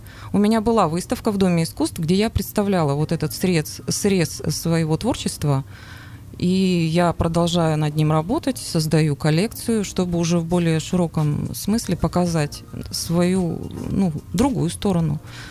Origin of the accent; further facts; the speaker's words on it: Norilsk, Krasnoyarsk Krai, Russia; я северянка, я родилась в Норильске, у меня родители... педагоги, и мы ездили всегда в отпуск на родину к ним в Белоруссию